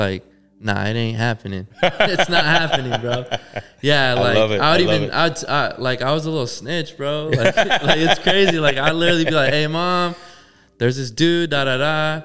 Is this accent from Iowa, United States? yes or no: no; Riverside, California, United States; Yeah, so born and raised in Riverside, so not too far away from you.